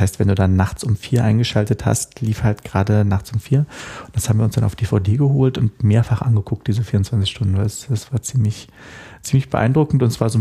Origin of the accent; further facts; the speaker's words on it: Berlin, Germany; Ich bin ja auch gebürtiger Berliner, Geburtskrankenhaus Friedrichshain und wohne jetzt, weiß ich nicht, 2 Kilometer von meinem wirklichen Geburtsort, also dem wirklichen Ort entfernt.